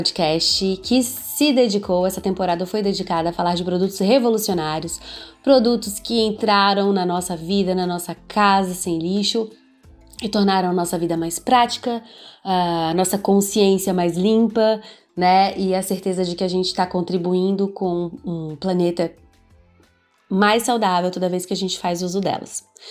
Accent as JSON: {"language": "Portuguese", "town": "Florianópolis", "region": "Santa Catarina", "country": "Brazil", "said": "Como nós somos de Floripa, uma cidade litorânea, uma ilha"}